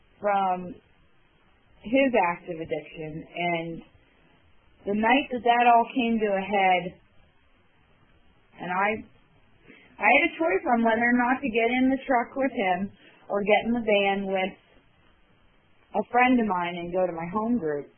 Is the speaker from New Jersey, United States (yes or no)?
no; Erie, Pennsylvania, United States; I had moved down into this area, I'm from Erie originally, I moved down here with a garbage bag full of clothes